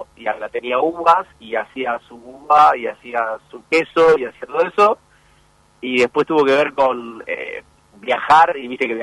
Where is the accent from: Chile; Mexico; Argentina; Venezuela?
Argentina; A nosotros somos a los argentinos fanáticos del queso y dulce